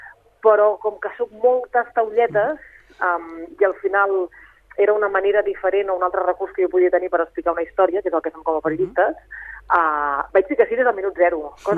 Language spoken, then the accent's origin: Catalan; Catalonia, Spain